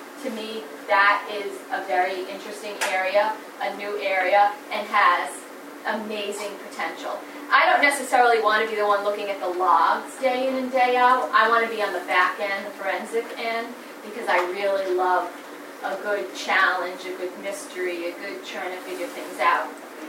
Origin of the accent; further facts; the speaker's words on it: New England, United States; I'm from New England, I'm from this area like many of you, and if you know anything about us, we don't leave, do we?